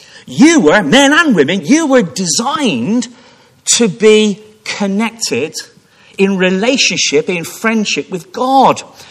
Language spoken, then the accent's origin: English; Gloucester, South West England, United Kingdom; Always remember growing up in Gloucester